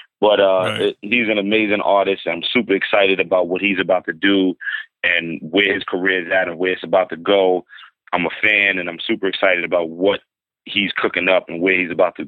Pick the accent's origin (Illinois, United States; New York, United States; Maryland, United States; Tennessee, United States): New York, United States; Brooklyn; You know, I'm a rapper from Brooklyn, New York.